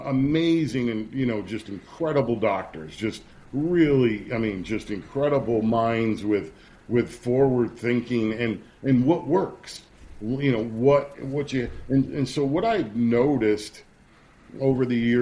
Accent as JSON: {"language": "English", "town": "Rome", "region": "New York", "country": "United States", "said": "I mean, if you look at mine, I'm from Rome, New York, but I have a Roman nose. I'm Italian, too"}